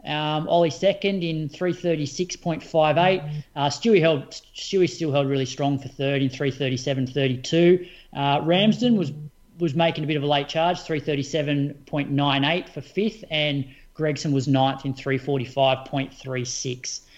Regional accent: Australia; As an Australian, I guess most of the Christmas shows are always like

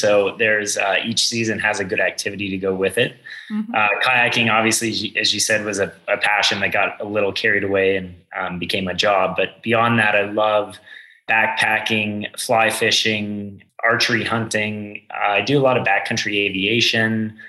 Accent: Montana, United States; also born or lived in Wyoming; I was born in Wyoming. I was actually raised in Montana.

